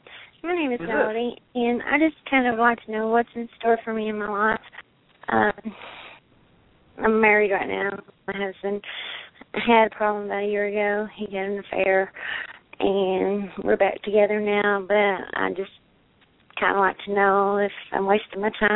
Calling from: Kentucky, United States; Pulaski County. It's in Kentucky.

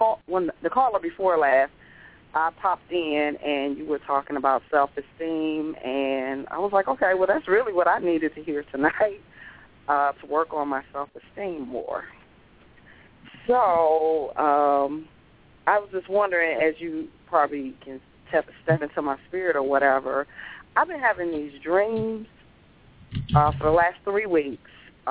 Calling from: Detroit, Michigan, United States; from Detroit.

